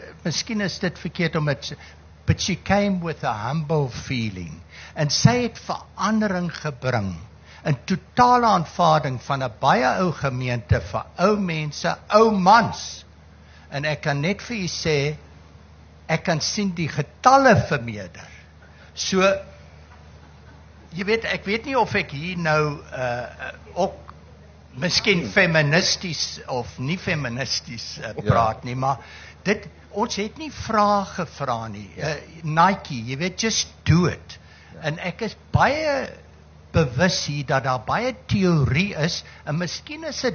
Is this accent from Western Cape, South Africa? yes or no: no; Durban, KwaZulu-Natal, South Africa; ek is van Mslanga in Durban.